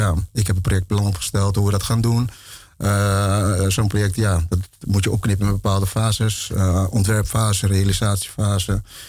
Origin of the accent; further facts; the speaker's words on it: Alphen aan de Rijn, South Holland, Netherlands; Ik ben in Alphen aan de Rijn geboren en getogen. Mijn ouders zijn allebei daar geboren eigenlijk.